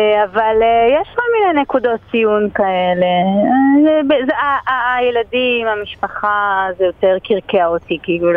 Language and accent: Hebrew; Tel Aviv, Tel Aviv District, Israel; גדלתי בתל אביב, ובשנות ה-90 זה היה מקום קצת אפל ואולי קצת מופקר